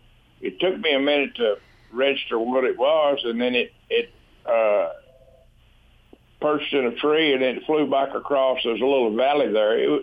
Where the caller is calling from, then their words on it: Centennial, Texas, United States; East Texas, Centennial, Panola County. I'm just across the Louisiana line into Texas over here.